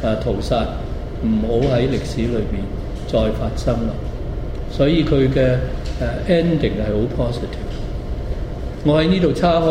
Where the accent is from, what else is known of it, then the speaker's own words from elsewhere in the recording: China; 咁咁多人，絕大部分就係我哋中國人啦